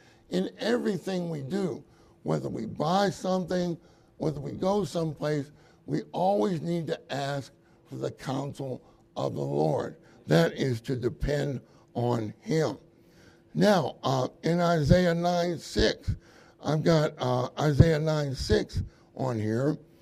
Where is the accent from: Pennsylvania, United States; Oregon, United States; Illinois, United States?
Pennsylvania, United States; Pittsburgh; I grew up in Pittsburgh. Of course, you brothers know what Pittsburgh is like.